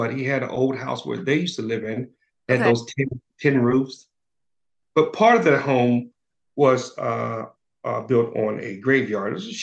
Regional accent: Leland, Mississippi, United States; now in Fernandina Beach, United States; I'm originally from Leland, Mississippi, the home of blues singer

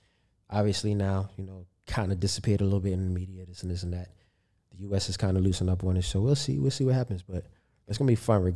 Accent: Baltimore, Maryland, United States; growing up in Baltimore and seeing so many different sides of pros and cons and choices and how choices play affecting your future and your present life.

